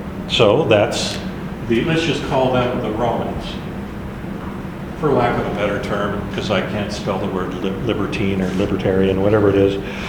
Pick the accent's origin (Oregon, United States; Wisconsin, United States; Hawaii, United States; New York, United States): Hawaii, United States; Honolulu; Now, I grew up in Honolulu, went to high school in Honolulu, and there was the Filipino area, the Samoan area, the Tongan area.